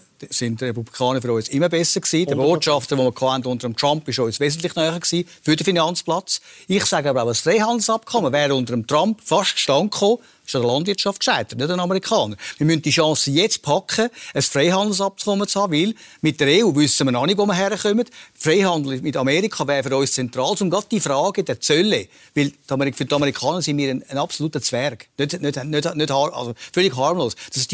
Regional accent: Switzerland

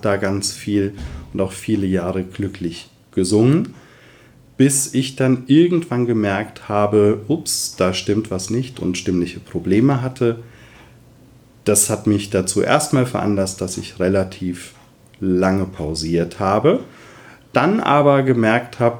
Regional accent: Rhineland-Palatinate, Germany; Ich bin 43 Jahre alt, bin verheiratet, habe 2 Kinder, komme aus dem wunderschönen Westerwald, da wo auch das IFSM wohnt.

